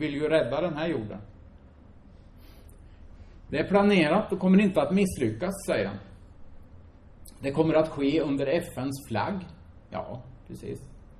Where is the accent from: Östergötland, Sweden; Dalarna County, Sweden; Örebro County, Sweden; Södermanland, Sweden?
Östergötland, Sweden; Finspång; Men jag har tittat när jag föddes i gamla arkiv hemma i Finspång.